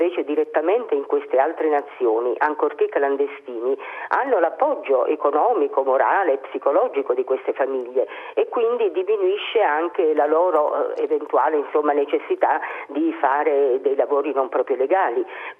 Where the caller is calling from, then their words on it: Lazio, Italy; dalla provincia di Latina.